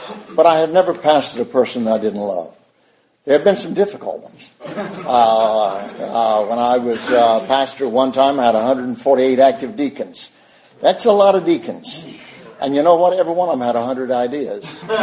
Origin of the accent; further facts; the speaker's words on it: Atlanta, Georgia, United States; I grew up here in Atlanta, over in East Atlanta. And my father was a pastor here for about 25 years.